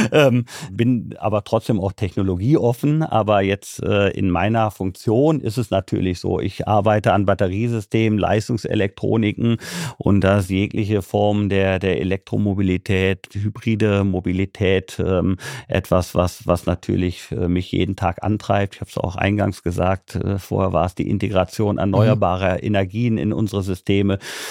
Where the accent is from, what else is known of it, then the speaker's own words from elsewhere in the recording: Rhineland, Germany; auch als Rheinländer im schwäbischen Unternehmen.